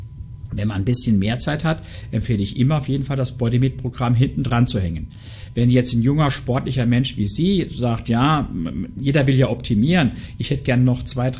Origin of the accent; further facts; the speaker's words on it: Saarland, Germany; wir kommen ja aus dem Saarland